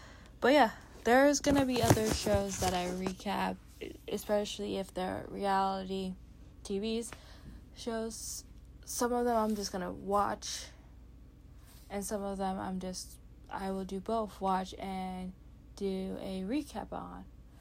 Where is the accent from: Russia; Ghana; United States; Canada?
Canada; because I'm Canadian. My Canada Day was Wednesday